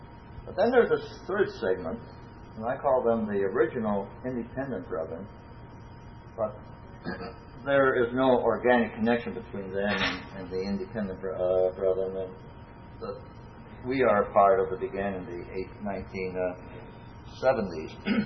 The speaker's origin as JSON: {"language": "English", "town": "Detroit", "region": "Michigan", "country": "United States", "tie": "born or raised there", "said": "they found out that I was raised in Detroit"}